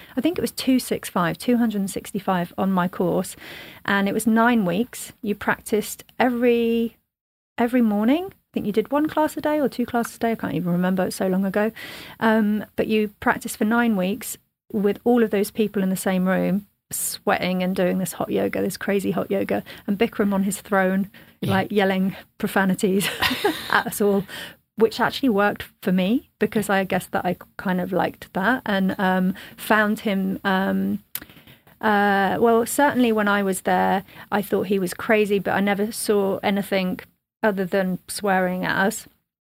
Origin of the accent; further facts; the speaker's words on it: Midlands, United Kingdom; But I'm originally from the Midlands, not that you can tell because I don't have the accent, but I could easily slip back into it.